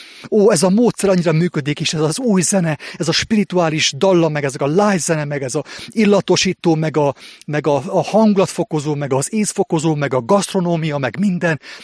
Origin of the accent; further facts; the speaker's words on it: Székely Land, Romania; itt Székelyföldön, a szülővárosomban